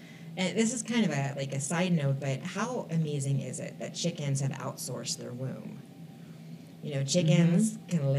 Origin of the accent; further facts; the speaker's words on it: Tucson, Arizona, United States; Well, my family had chickens when I was growing up, when I was really, really young. I was born in Tucson.